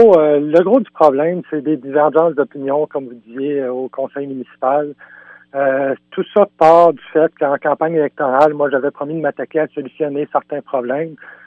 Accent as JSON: {"language": "French", "town": "Montreal", "region": "Quebec", "country": "Canada", "said": "moi je viens de Montréal, ça fait 5 ans que je suis dans la région, puis je suis à Saint-Paul."}